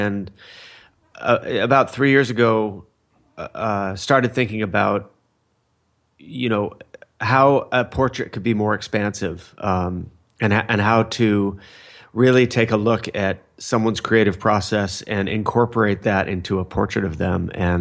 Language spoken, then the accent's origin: English; Fullerton, California, United States; I grew up in Fullerton, California, and Fullerton is also the home of the Fender guitar factory